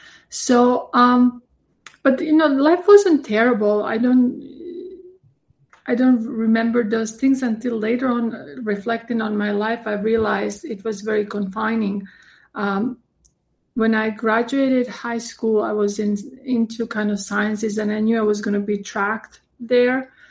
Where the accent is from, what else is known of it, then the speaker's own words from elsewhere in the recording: Split, Split-Dalmatia County, Croatia; I remember, you know, being in school and he was coming to visit Split, that's where I'm from.